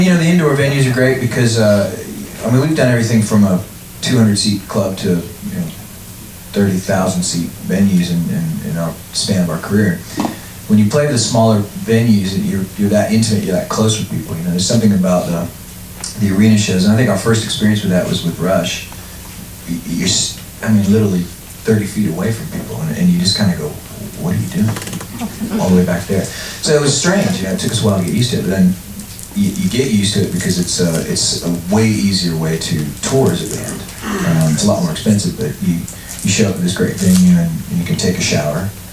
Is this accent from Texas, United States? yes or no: no; Seattle, Washington, United States; now in Los Angeles, United States; Well, we're from Seattle.